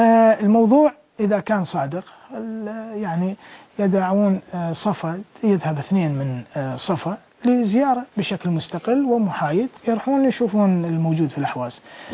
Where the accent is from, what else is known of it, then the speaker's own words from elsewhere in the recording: Khuzestan, Iran; يعني احنا ضعنا، لا تعلمنا الفارسية ولا احنا قادرين نتعلم اللغة العربية. الفضائيات أصبحت لنا هي المنفذ، هي المدرسة. الفضائيات أصبحت هي المدرسة للأحوازيين